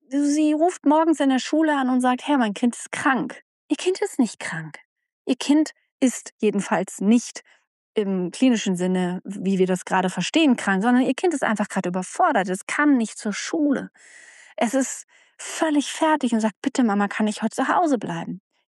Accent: East Germany, Germany; ja, ich komme ja aus der DDR

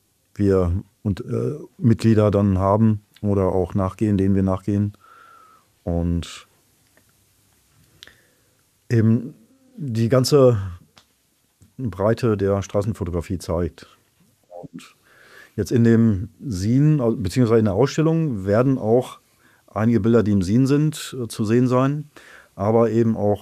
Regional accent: Schwerte, North Rhine-Westphalia, Germany; Ich arbeite in Schwerte. Ich bin eigentlich gebürtiger Schwerter

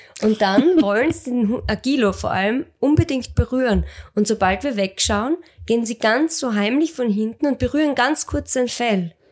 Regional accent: Austria; wir kommen halt aus Österreich und in Österreich ist das durchaus normal, dass man das mit hat.

